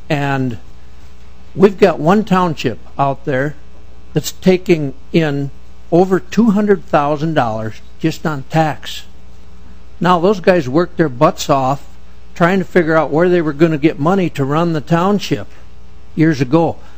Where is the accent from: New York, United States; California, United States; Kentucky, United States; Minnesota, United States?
Minnesota, United States; I'm from Southwest Minnesota, here with my wife, Kathy.